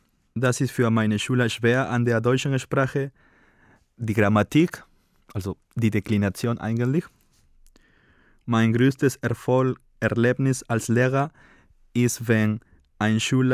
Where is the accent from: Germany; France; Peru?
Peru; Ich komme aus Peru. Ich bin im Jahr 1986 geboren.